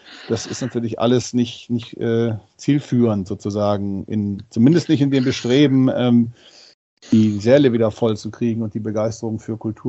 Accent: Mönchengladbach, North Rhine-Westphalia, Germany; now in Hamburg, Germany; Ich komme aus Mönchengladbach

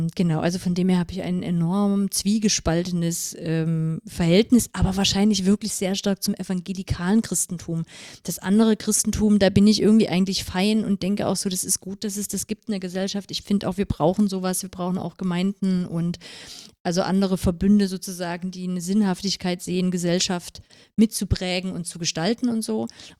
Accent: Saxony, Germany; aus Sachsen.

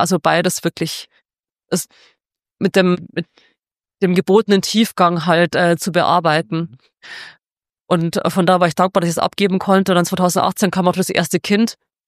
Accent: Regensburg, Bavaria, Germany; also born or lived in Deggendorf; so zum Teil aus der Oberpfalz, Amberg und zum Teil aus dem Aschaffenburger Raum. Aber ich bin in Regensburg aufgewachsen und habe da auch lang gelebt.

